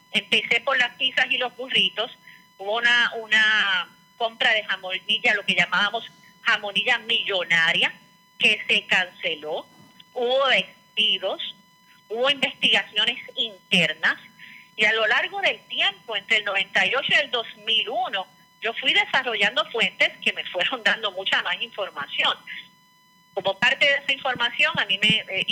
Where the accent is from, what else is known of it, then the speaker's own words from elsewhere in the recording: Puerto Rico; porque soy puertorriqueño